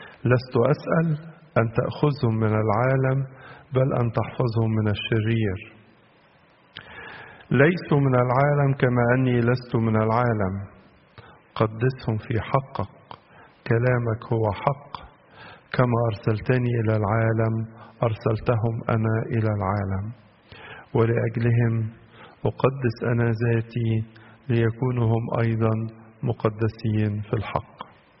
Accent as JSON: {"language": "Arabic", "country": "Egypt", "said": "والهجرة بالنسبة لنا كمصريين أمر غريب."}